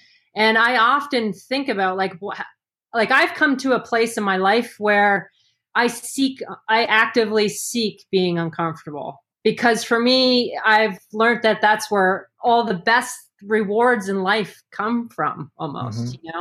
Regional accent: Saudi Arabia; I'm pretty sure like just growing up in Saudi was just, even though I might not have known it was exotic, it still felt exotic in some ways, you know?

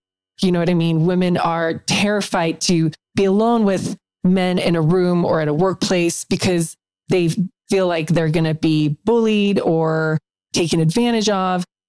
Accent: South Africa; I grew up in South Africa

